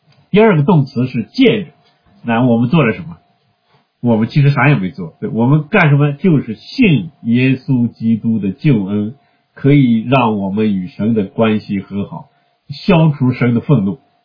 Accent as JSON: {"language": "Chinese", "country": "China", "said": "那这个概念在其他国家的人可能很难理解，我们中国人很好理解。"}